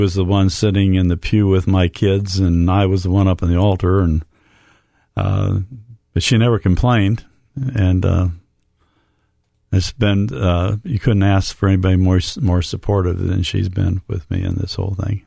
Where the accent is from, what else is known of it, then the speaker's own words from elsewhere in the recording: Ohio, United States; that's my hometown is in Toledo Diocese. Now, it's only about an hour from my home where we lived in Columbus at the time, but it was Toledo Diocese.